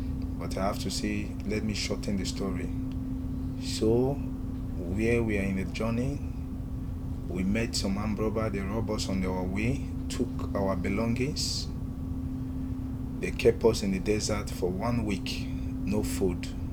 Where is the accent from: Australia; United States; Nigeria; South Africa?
Nigeria; I'm from Nigeria.